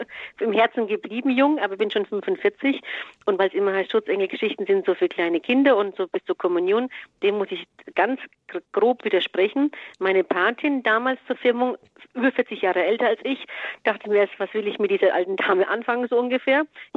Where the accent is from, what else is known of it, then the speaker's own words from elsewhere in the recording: Croatia; ich bin Kroatin, wir haben als Kinder mit unserem kroatischen Priester ein Schutzengelgebet gelernt.